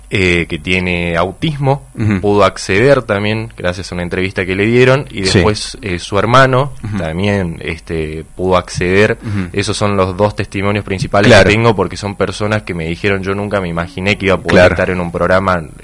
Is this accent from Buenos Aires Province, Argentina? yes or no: no; Salta, Argentina; also born or lived in Tartagal; Somos los dos salteños